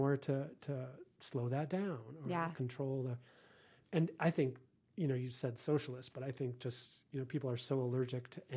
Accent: Nampa, Idaho, United States; so I have this tricky little dance with people where I grew up in Nampa, you know, so I have this connection to Idaho

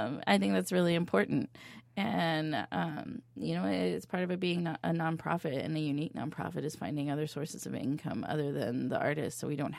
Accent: Lincoln, Nebraska, United States; now in Green Bay, United States; I grew up in Lincoln, Nebraska, and attached to just about every elementary school it was a community center

